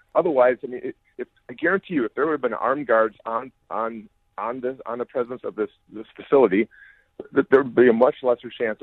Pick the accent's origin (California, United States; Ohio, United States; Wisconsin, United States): Wisconsin, United States; It's a really tough question, but I'm not from Illinois. I'm from Wisconsin